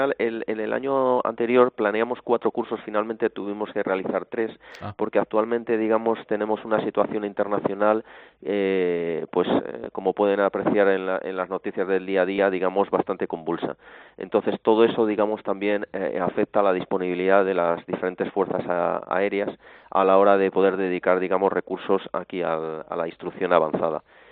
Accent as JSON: {"language": "Spanish", "town": "Valladolid", "region": "Castile and León", "country": "Spain", "tie": "born there", "said": "Yo, vamos, básicamente nací en Valladolid"}